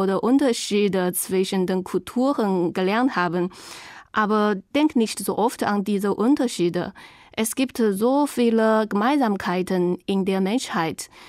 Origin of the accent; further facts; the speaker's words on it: China; German is a second language; moved away as an adult; now in Germany; ich komme aus China. Ich bin im Jahr 1985 geboren und ich lerne Deutsch